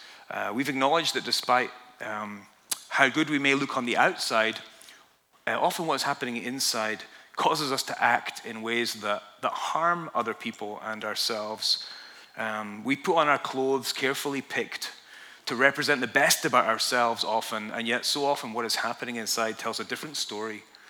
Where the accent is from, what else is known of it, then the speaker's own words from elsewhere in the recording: Scotland, United Kingdom; it's freezing cold here. I'm from Scotland, and we wear these clothes all the time